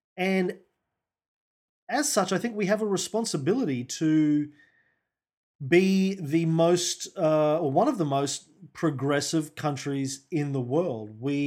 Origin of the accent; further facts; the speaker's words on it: England, United Kingdom; but, you know, we're English, we're well-liked, we're well-respected, generally speaking, all around the world.